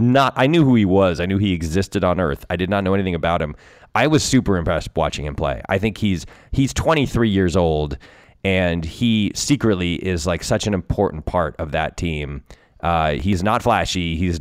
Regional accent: West Hartford, Connecticut, United States; I'm from I grew up in West Hartford. New Britain is, you know, 15, 20 minutes away.

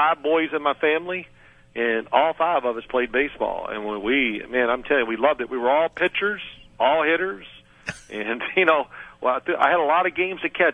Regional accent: Louisville, Kentucky, United States; I grew up in Louisville, so you guys were it.

